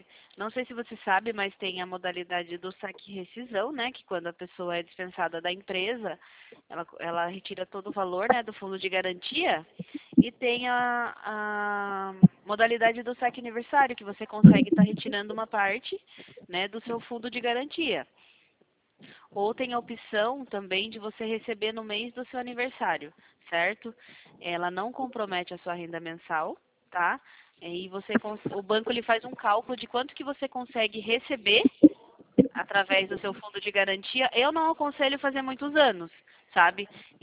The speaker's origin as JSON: {"language": "Portuguese", "town": "Sorocaba", "region": "São Paulo", "country": "Brazil", "said": "Pode perguntar. Eu sou de Sorocaba."}